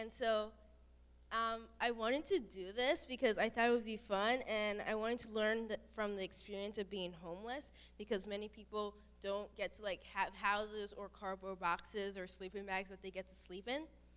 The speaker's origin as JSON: {"language": "English", "town": "St. Croix", "country": "U.S. Virgin Islands", "said": "I am from St. Croix, the small island in the Virgin Islands, and so I am used to, like, up in the 90s, somewhere around there."}